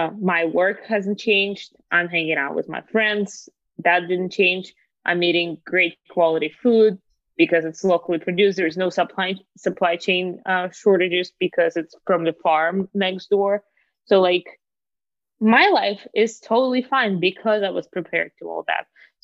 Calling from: Austin, Texas, United States; Right now, I'm calling you from Austin, Texas, and people keep coming here because of other Bitcoiners.

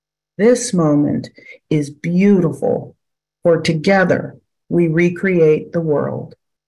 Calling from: Davis, California, United States; I come to you from Davis, California, on the ancestral lands of the Yochadehiwenten Nation.

